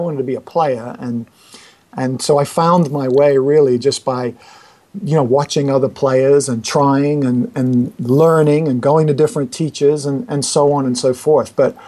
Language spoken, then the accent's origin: English; Kenya; also born or lived in England / Middle East; I was born in England, and my parents kind of went to Africa when I was about 6-7 months old, and I grew up in Kenya